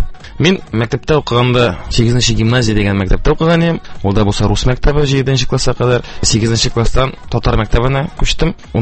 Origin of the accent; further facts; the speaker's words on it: Kazan, Tatarstan, Russia; born there; 30 октябрында 1982 жылына дүйнөгө барыкка келдим. Өзүм мен Казанда тудым. Әти шулай ук Казан егети, ул да булса менә элек Яңа Бистә дигән бистә бар ие. Шунда туып үскән, аның әти-әнисе Арша ягыннан килгәннәр. Әни минем тумышы белән Финляндиядә туган.